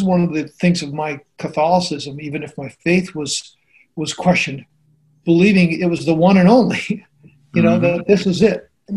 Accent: Spokane, Washington, United States; And, you know, and the town where I grew up in Spokane, Washington, is a red city and fairly conservative.

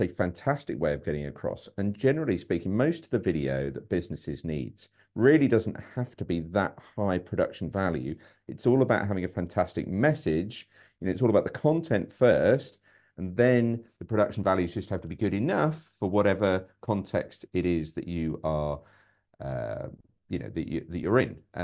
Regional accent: United Kingdom; I'm in the UK. It is sunny here for a change, which is nice. You tell I'm British

